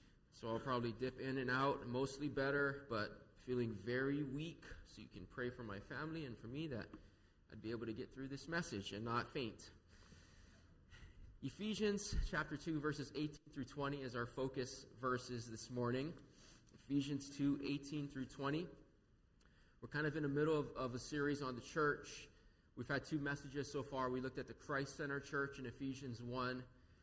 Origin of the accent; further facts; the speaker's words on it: Hawaii, United States; I loved growing up in Hawaii, and one of the reasons for that is because of the generally affectionate and warm family atmosphere that we have here.